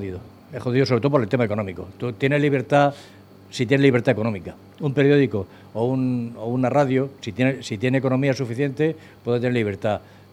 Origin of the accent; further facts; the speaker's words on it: Almería, Andalusia, Spain; Porque este es de mi tierra, este es de Almería.